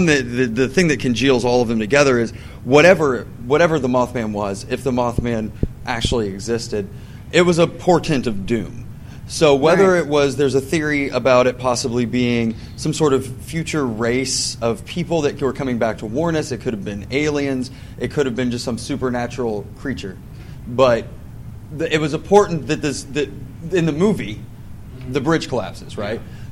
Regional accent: Dayton, Ohio, United States; I'm from Dayton, Ohio. And Dayton, Ohio is 3 hours from Point Pleasant, West Virginia

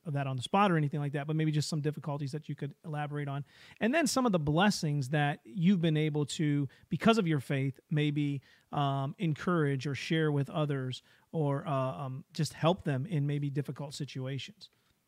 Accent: Elyria, Ohio, United States; I know I'm from the Elyria area, and so we do make it our ways out to Wellington during the summer months.

